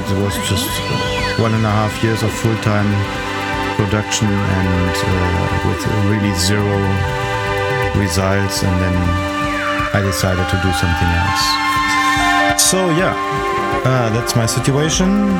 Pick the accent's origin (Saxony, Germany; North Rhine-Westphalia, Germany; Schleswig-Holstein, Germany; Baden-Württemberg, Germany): North Rhine-Westphalia, Germany; Yeah, I'm in the area where I grew up in Nordrhein-Westfalen.